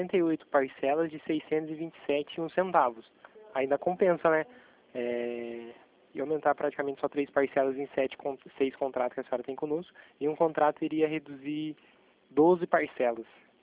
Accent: Itatiba, São Paulo, Brazil; eu sou daqui de Itatiba.

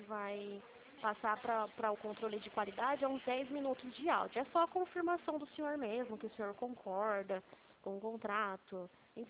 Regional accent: Limeira, São Paulo, Brazil; eu sou aqui de Limeira, São Paulo, tá? O código aí aparece no senhor 18, mas eu sou de Limeira, São Paulo.

